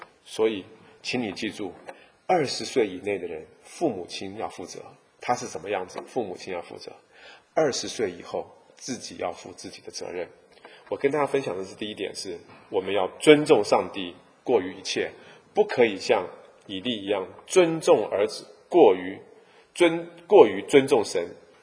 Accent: China; 我常常特别是跟我对我们中国人，我们中国的父母常常犯的一个毛病

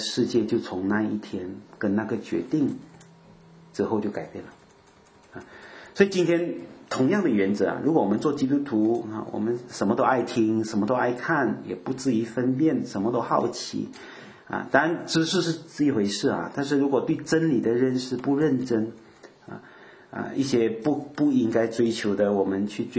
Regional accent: Malaysia; 我们是马来西亚人啊

